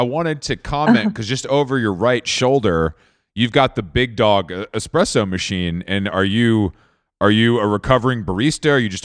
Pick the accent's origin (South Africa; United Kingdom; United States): United States; New York; let me tell, as a New Yorker, I personally don't cook.